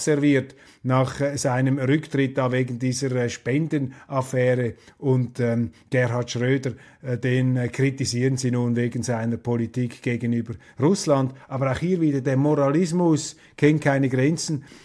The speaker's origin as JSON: {"language": "German", "country": "Switzerland", "said": "Jetzt als Schweizer, das ist eine schweizerische Zeitung"}